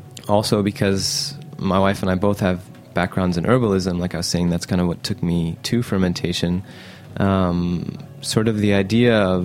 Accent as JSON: {"language": "English", "country": "Saudi Arabia", "tie": "born or raised there", "said": "I grew up in Saudi Arabia, and I'm half Egyptian"}